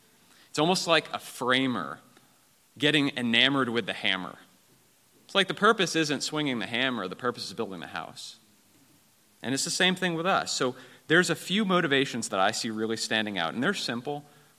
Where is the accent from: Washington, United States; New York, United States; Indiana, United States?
Washington, United States; Seattle; he was actually also a Seattle transplant, because I'm from Seattle.